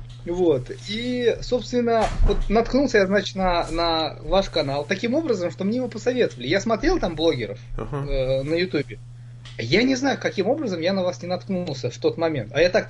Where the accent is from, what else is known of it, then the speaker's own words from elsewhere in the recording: Moscow, Russia; Я из Москвы.